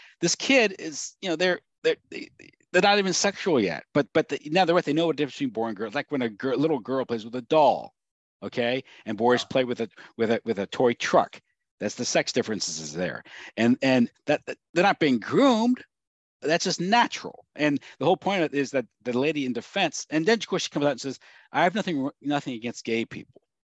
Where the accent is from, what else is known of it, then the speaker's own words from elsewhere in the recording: United States; I'm an American